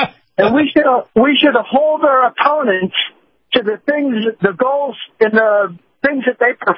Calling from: Tampa, Florida, United States; calling from Tampa.

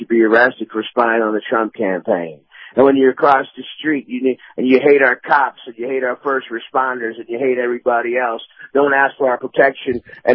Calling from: Tampa, Florida, United States; in Tampa.

